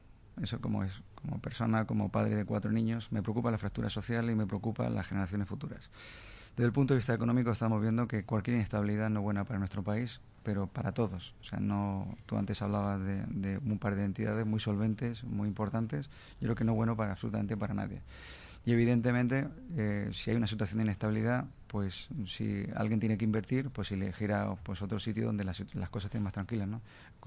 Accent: Spain; yo creo que tenemos que pensar como españoles donde estábamos hace muy poco tiempo

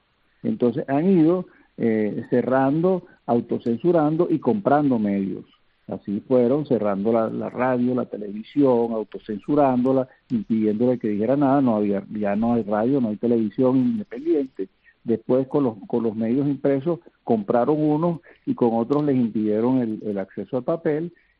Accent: Spain; yo vivo en España, soy español

